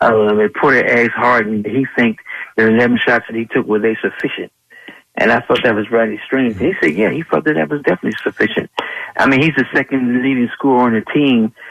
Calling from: Chester, Pennsylvania, United States; Chester, Pennsylvania.

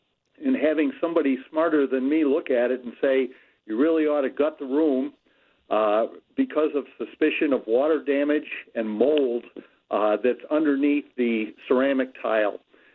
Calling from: New York, United States; I'm calling you from New York State.

